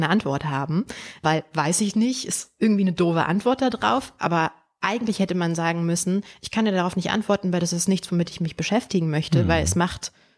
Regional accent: Berlin, Germany; Und Berlin war und ist meine Heimat.

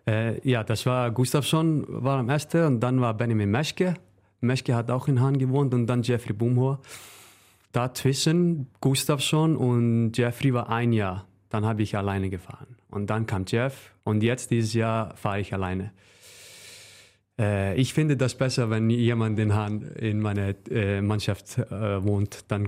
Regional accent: Northeastern Region, Iceland; now in Germany; dann fahren wir hoch zu meiner Heimat, Nordisland.

